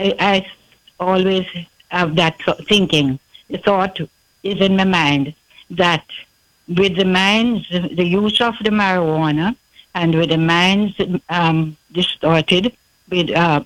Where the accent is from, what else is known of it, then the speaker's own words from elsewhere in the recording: Jamaica; So as a youngster growing up in Jamaica, like Dr. Youngblood says, still under 100 years old, but growing up in Jamaica, marijuana was known as wisdom weed.